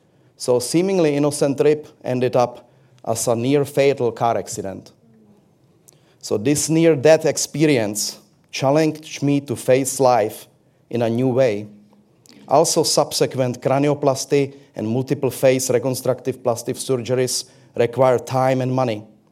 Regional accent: Czechia; So I grew up in Czech Republic, in German-French family, during the deep era of communism.

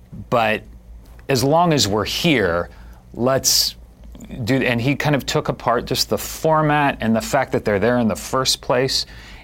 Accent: Santa Cruz, California, United States; I grew up in Santa Cruz, like up in Northern California, removed from Los Angeles and Hollywood culture completely.

